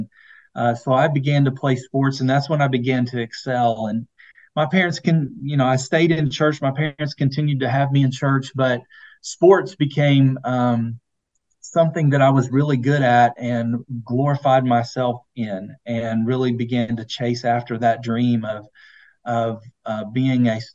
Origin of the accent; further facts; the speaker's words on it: Corbin, Kentucky, United States; I grew up in Corbin, Kentucky, and so I played for the Corbin Redhounds, and they had FCA.